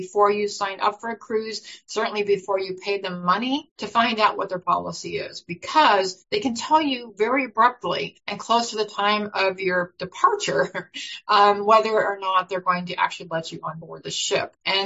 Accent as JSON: {"language": "English", "region": "California", "country": "United States", "said": "And I say that because I'm from California. It's so easy to get to Mexico, right, from California."}